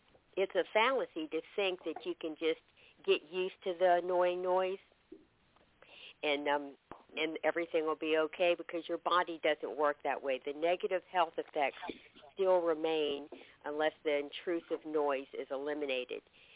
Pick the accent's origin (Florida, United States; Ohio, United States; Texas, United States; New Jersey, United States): Florida, United States; Gainesville; I'm from Gainesville, Florida.